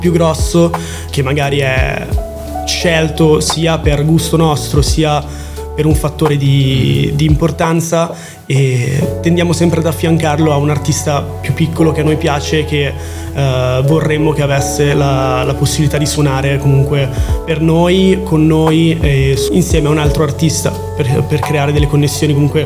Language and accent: Italian; Varese, Lombardy, Italy; now in Milan, Italy; noi siamo tutti di Varese, ma non ci siamo trovati a Varese, okay. Ci siamo trovati a Milano per caso